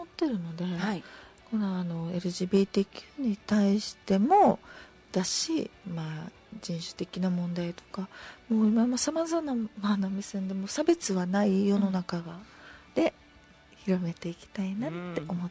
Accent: Naha, Okinawa, Japan; それをまず自分那覇で生まれ育ってるんですけど、はい、高校までは、

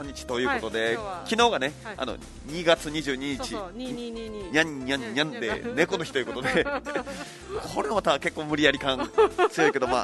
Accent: Kagoshima, Japan; accent: Kagoshima dialect; しかもこれ鹿児島弁が出たんだったらまだわかるけど、全然関係ない、

